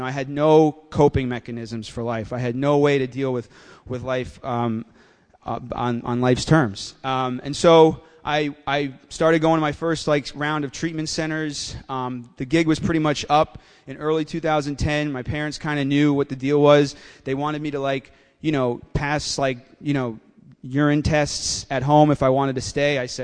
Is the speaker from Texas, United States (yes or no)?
no; New York, United States; So I grew up in Westchester. Nice Jewish boy, great parents, good family